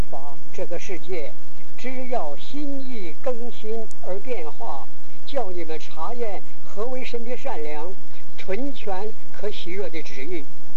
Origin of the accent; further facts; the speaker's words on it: China; 那时候我们中国人，我们要在乎。